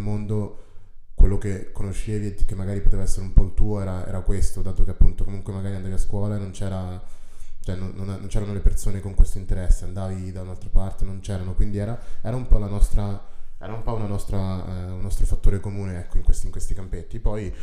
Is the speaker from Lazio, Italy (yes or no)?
yes; Latina, Lazio, Italy; also born or lived in London; io sono nato a Londra in realtà, però sono cresciuto a Latina, quindi vicino Roma